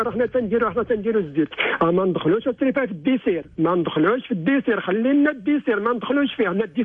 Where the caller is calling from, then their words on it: Fez, Fès-Meknès, Morocco; من فاس. المسيره بن سودا حي شعبي